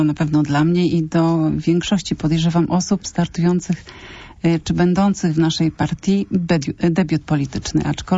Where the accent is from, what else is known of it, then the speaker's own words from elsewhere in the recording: Poznań, Greater Poland Voivodeship, Poland; tutaj myślę, że wszyscy jesteśmy z Poznania. Poznaniakami